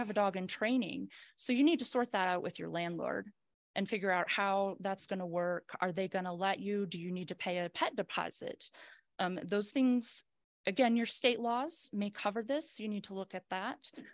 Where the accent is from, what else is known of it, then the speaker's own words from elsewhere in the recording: Nebraska, United States; In Nebraska, I'm from Nebraska.